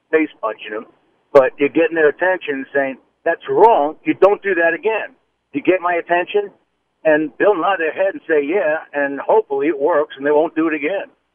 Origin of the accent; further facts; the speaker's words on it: New York, United States; I grew up in New York. I'm in my early 60s, and I went to Catholic school